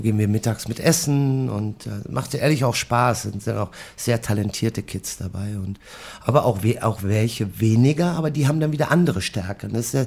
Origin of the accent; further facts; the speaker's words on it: Germany; Als Deutscher ist es sowieso schwer, mit dem Grand Prix zu gewinnen.